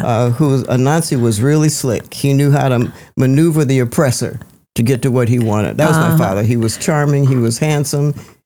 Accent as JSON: {"language": "English", "town": "Detroit", "region": "Michigan", "country": "United States", "tie": "born or raised there", "said": "because by growing up in Detroit, where you had the pressure of needing hands to do the job"}